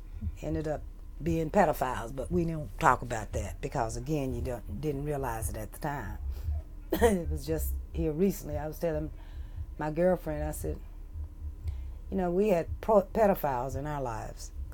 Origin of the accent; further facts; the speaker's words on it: Belvidere, Tennessee, United States; born there; I was born in Belvidere, Tennessee, which is about 30 miles from here. And I was born in 1946, December 31st, 1946, in Belvidere, Tennessee.